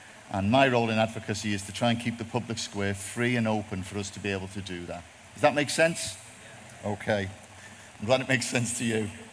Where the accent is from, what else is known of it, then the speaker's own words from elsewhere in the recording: Bootle, North West England, United Kingdom; I'm from Liverpool. You might have guessed. If you have got some translators from the north, you might want to sit near them at this point. I'm from a place called Bootle.